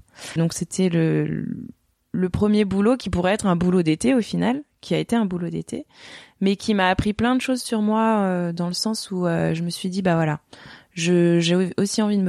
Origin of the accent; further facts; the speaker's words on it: Strasbourg, Grand Est, France; j'ai 32 ans. Je suis originaire d'Alsace, donc j'ai grandi à Strasbourg, enfin on va dire en partie.